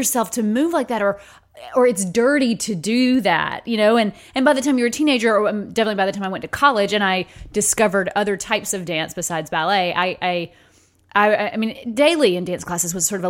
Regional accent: Deep South, United States; But like, because, I mean, I grew up in the Deep South.

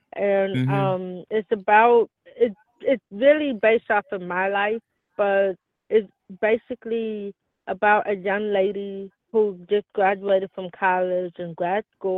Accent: Oakland, California, United States; And I'm from Oakland in Berkeley, California.

